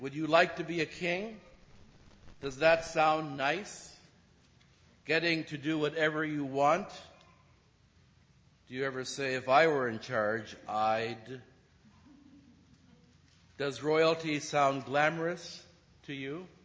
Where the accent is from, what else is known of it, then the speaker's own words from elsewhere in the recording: Canada; I'm a Canadian. I still have allegiance to Her Majesty the Queen.